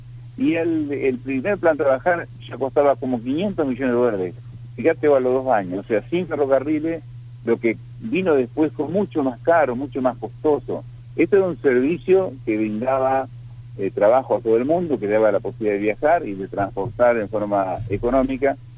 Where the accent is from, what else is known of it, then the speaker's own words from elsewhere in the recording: Galarza, Entre Ríos, Argentina; born there; also born or lived in Pronunciamiento; yo vivía en Pronunciamiento, nací en Galarza